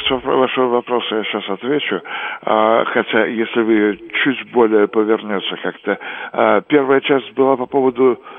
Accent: Moscow, Russia; Мне повезло, я москвич.

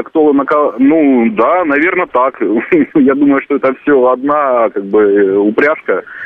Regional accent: Rostov Oblast, Russia; я родом из Ростовской области

